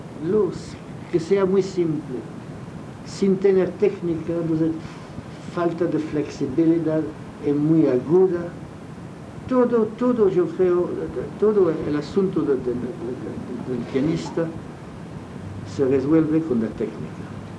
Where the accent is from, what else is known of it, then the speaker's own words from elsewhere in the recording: France; Spanish is a second language; Siendo francés, criado en Francia, claro que yo tengo